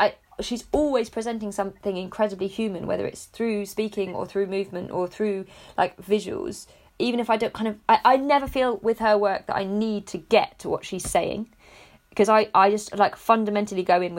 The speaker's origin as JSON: {"language": "English", "region": "London", "country": "United Kingdom", "said": "So I'm from North East London, so in the borough of Haringey, which is like the next borough along from Hackney."}